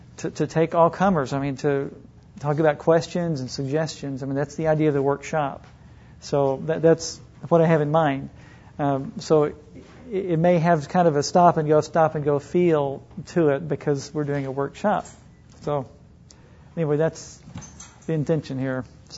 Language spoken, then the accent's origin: English; Oklahoma City, Oklahoma, United States; I'm from Oklahoma City.